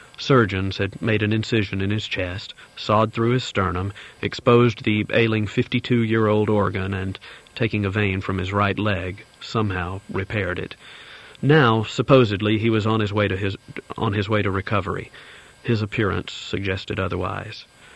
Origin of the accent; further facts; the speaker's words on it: Alabama, United States; Growing up in the South, particularly in Alabama, I was a product of state schools